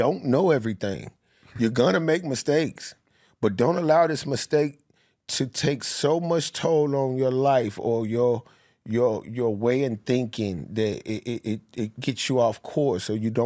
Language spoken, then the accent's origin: English; Nashville, Tennessee, United States; I'm in a room full of people from all over the place or whatever, and I say I'm from Nashville, and at that time, you know, we wasn't as big of a city where we are now.